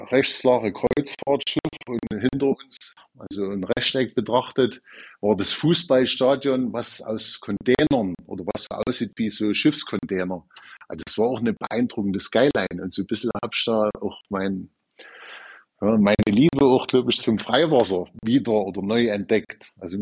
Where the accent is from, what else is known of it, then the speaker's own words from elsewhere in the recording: Chemnitz, Saxony, Germany; man hört es ja an meinem Dialekt, ich komme aus Chemnitz in Sachsen, das ist am Fuße des Erzgebirges, also ich bin eher Gebirgsmensch als wie immer vom Meer